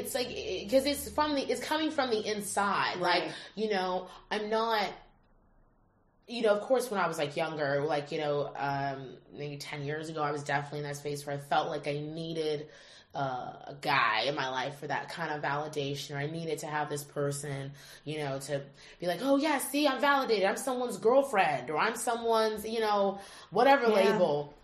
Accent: Virginia, United States; I'm from Northern Virginia by D.C.

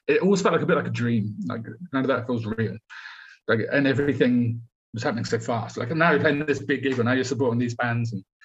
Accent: Bournemouth, South West England, United Kingdom; You know, growing up in Bournemouth and stuff, I was very into … that end of it.

